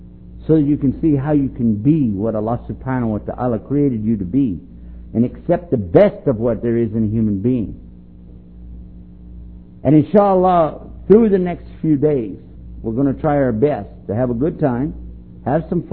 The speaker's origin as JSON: {"language": "English", "region": "Texas", "country": "United States", "said": "I don't say that because I'm from Texas. I say Texas is a great nation."}